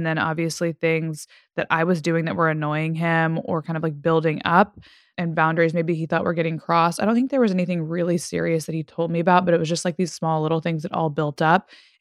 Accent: Fort Worth, Texas, United States; because I'm from Texas. It's close to my hometown in Fort Worth.

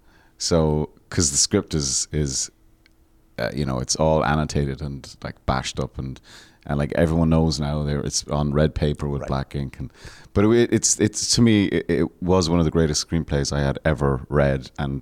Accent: Ireland; growing up in Ireland didn't have those.

